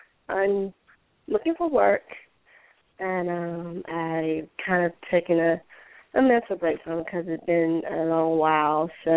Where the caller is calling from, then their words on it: Georgia, United States; calling from Georgia.